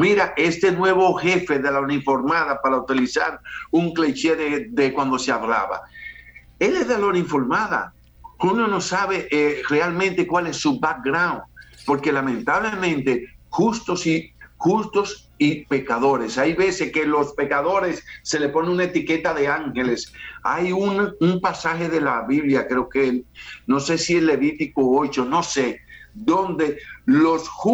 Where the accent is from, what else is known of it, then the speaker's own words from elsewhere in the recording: Dominican Republic; el que me interesa es el dominicano, porque soy dominicano